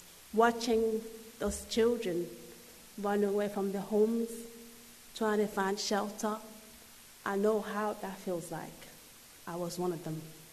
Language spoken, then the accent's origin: English; Angola; also born or lived in Congo; Many of you know that I'm from Africa. I was born in Angola, and I've lived in Congo as well.